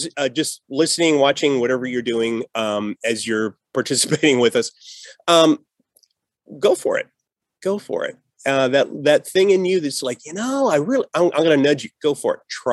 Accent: the South, United States; I can do the Southern thing too because I came from the South as well.

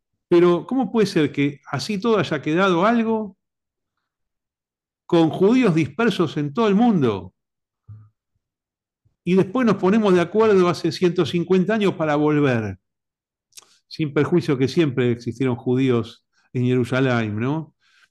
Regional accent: Argentina; argentino, soy

